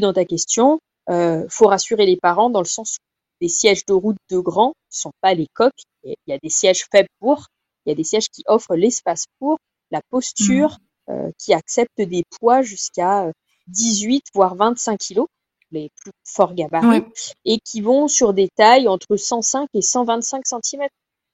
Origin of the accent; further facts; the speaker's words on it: France; la moyenne où chez nous en France, on passe les enfants face route.